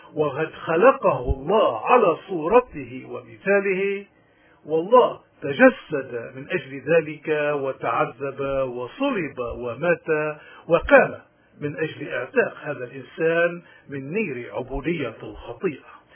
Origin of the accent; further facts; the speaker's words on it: Lebanon; علينا كلبنانيين أحرارا وسياديين، علينا واجبات أخلاقية، واجبات إيمانية، واجبات وطنية